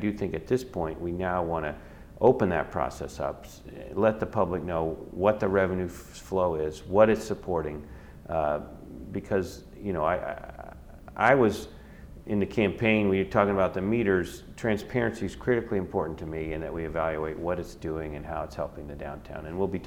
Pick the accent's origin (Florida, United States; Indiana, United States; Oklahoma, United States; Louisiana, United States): Indiana, United States; born there; When I was born in Indiana, I'm told there were about 10,000 deer.